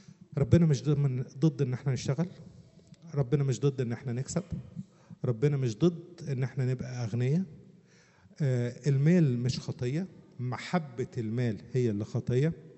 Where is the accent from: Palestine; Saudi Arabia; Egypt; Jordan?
Egypt; Upper Egypt; هقول لكم على حاجة ظريفة من عندنا من الصعيد. عندنا في الصعيد في حواديت لها مغزى